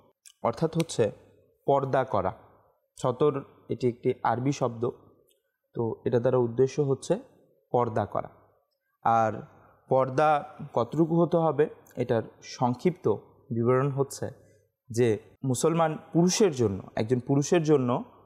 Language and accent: Bangla; Bangladesh; তো যেহেতু আমরা বাংলাদেশে আছি, আর আমরা বাংলাদেশি